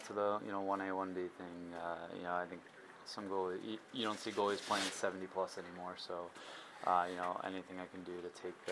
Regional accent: Long Island, New York, United States; I'm from Long Island, mm-hmm. so grew up going to Islander games all the time.

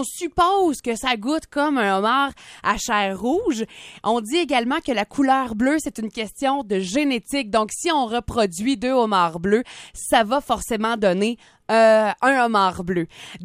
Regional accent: Quebec, Canada; Ça se passe chez nous au Québec.

